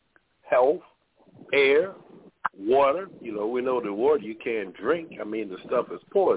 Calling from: Baltimore, Maryland, United States; I'm calling from Baltimore, Maryland.

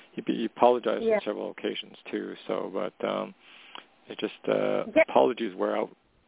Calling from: Canada; Hey, Tony … calling from Canada.

